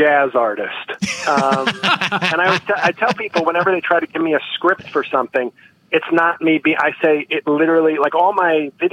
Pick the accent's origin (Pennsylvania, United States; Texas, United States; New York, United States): New York, United States; Bronx; I'm from the Bronx.